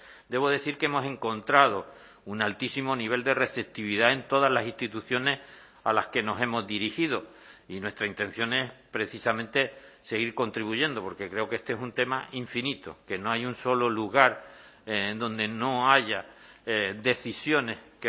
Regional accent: Canary Islands, Spain; como canarios

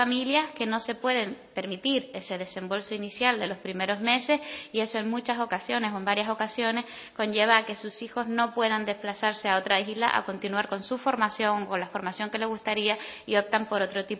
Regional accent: Canary Islands, Spain; las que somos de las personas que somos de Islas Capitalinas o las que nos hemos formado fuera de nuestra isla de residencia

